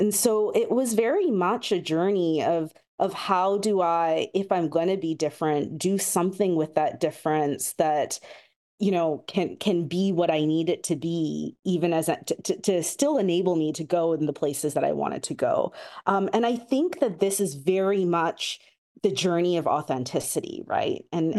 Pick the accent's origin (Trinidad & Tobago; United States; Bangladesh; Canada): Canada; Vancouver, British Columbia; I'm of Indian origin, but I was born and raised in Vancouver. And for me, it was, how can I just be Canadian?